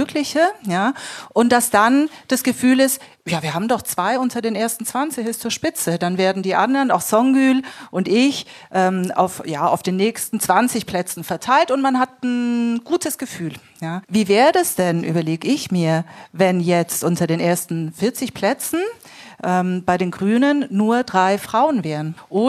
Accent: Spain; und ich höre dann aber auch, Mensch, du als Spanierin hast doch kein Problem.

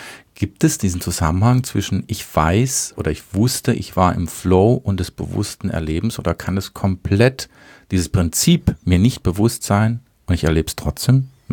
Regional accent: Baden-Württemberg, Germany

